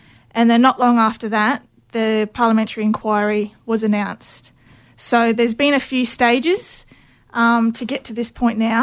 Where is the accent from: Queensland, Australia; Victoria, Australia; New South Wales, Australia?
Queensland, Australia; North Stradbroke Island; I'm from the Quandamooka people of North Stradbroke Island.